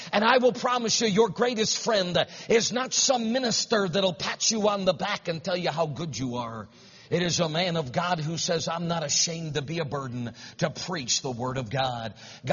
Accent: New England, United States; Now, that's a hard thing to admit for somebody like me growing up in New England.

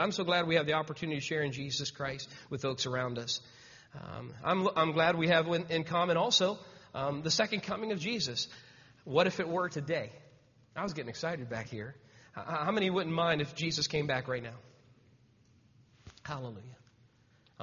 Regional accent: Ohio, United States; I'm from Ohio

